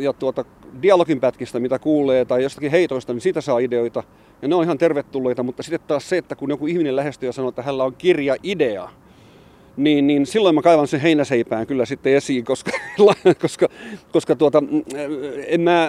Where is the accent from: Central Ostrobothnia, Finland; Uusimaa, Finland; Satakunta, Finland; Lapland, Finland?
Satakunta, Finland; Siikainen; accent: Northern Satakunta dialect; Että meillä Siikaisessa, niin meillä ei ole ikinä lentänyt semmoista lintua taivaalla, joka olisi Varis. Ei ikinä, että kyllä se on ollut Vares aina.